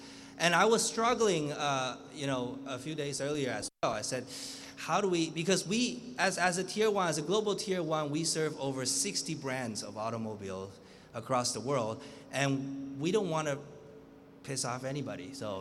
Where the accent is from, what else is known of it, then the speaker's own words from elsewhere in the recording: Vancouver, British Columbia, Canada; I grew up in Vancouver, Canada, and I went to University of Toronto. After graduation, I lived in several cities across Asia.